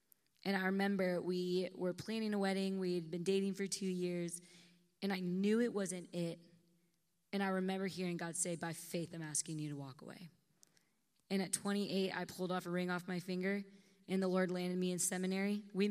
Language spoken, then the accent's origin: English; Santa Barbara, California, United States; I'm from Santa Barbara, California.